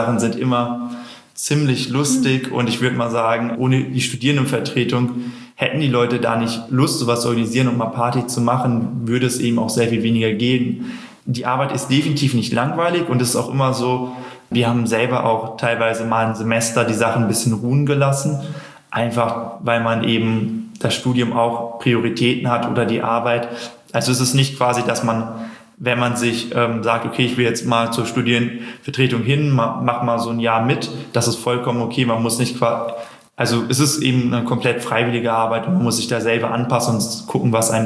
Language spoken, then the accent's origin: German; North Rhine-Westphalia, Germany; ich komme aus Nordrhein-Westfalen